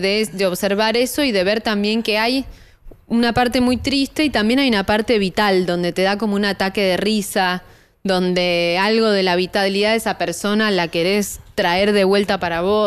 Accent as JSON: {"language": "Spanish", "region": "Buenos Aires", "country": "Argentina", "tie": "born or raised there", "said": "Yo nací en Buenos Aires, soy súper porteña"}